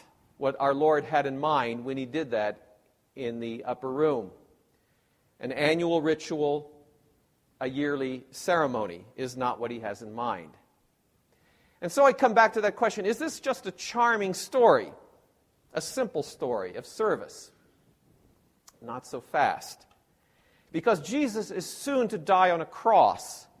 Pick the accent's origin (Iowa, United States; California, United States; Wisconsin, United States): Iowa, United States; Pella; I remember in my hometown of Pella, there was a congregation that used foot-washing as one of their sacraments.